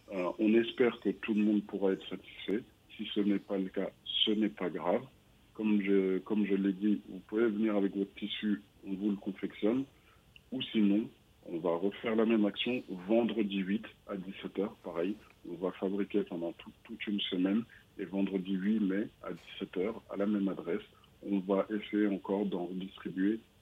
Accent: France; Et surtout, on est français, on est là, on vit ici, il faut montrer qu'on existe.

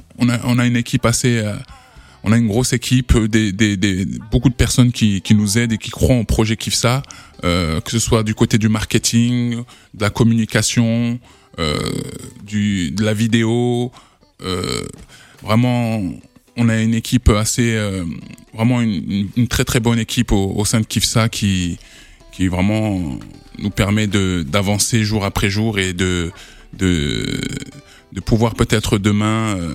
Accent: Fosses, Île-de-France, France; Voilà, on a grandi ensemble à Fos dans le 95.

